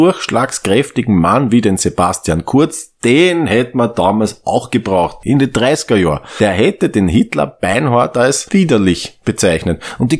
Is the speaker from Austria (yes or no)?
yes; Vienna, Austria; Ja eben, deshalb lehnen wir Wiener ja auch per se jegliche Feiertage strikt ab.